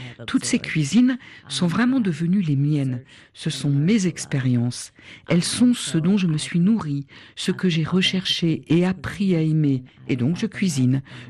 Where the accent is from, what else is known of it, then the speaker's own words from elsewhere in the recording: Philadelphia, Pennsylvania, United States; French is a second language; now in Houston, United States; Je suis originaire de Pennsylvanie, de Philadelphie.